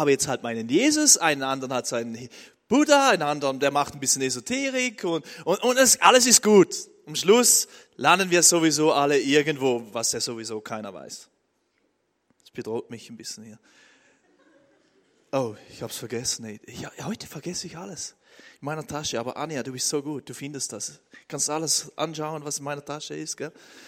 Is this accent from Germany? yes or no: no; Switzerland; Ich bin ja in der Schweiz aufgewachsen, auf einem Bauernhof.